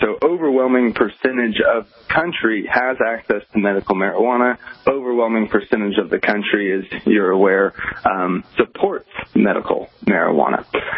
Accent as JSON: {"language": "English", "region": "Oklahoma", "country": "United States", "lives_now": "Los Angeles, United States", "said": "coming from the Midwest, where I'm from Oklahoma, I've seen homeless."}